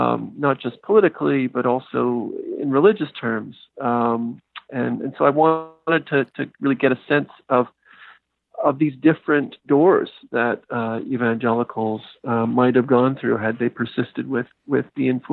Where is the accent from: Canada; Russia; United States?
Canada; I was living in Canada. I'm a Canadian.